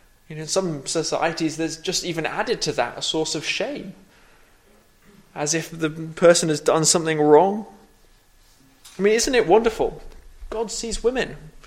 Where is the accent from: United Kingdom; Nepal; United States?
Nepal; I was growing up in Nepal